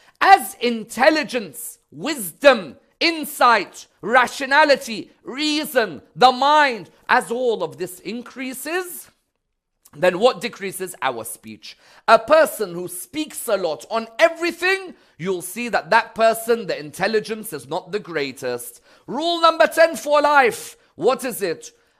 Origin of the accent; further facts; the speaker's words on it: Iraq; English is a second language; I've seen people in my home country, Iraq, when they ask them a question, the guy just can't say, I don't know.